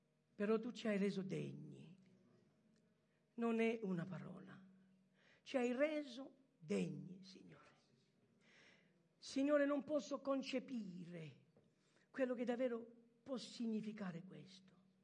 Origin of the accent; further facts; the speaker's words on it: France; also born or lived in Malta; sono francese, non lo so. Sono nato in Francia, cresciuto in Francia, fatto il militare in Francia, dici che dove fai tu il militare, tu sei, mangio italiano, tu parlo con le mani. Poi, i miei genitori sono italiani, ho vissuto a Malta